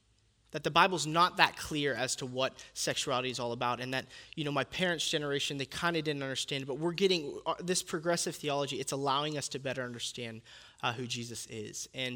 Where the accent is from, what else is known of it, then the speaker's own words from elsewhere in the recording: Pittsburgh, Pennsylvania, United States; I'm from Pittsburgh, Pennsylvania, but I actually do believe I was from Texas.